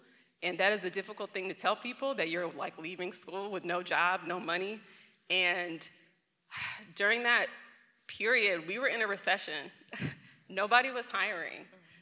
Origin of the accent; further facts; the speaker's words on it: Ethiopia; I'm Ethiopian. My parents were born and raised in Ethiopia.